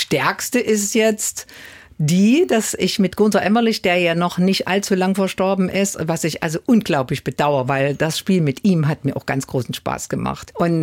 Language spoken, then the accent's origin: German; East Germany, Germany; ich komme aus dem Osten oder aus dem östlichen Teil Deutschlands oder aus der ehemaligen DDR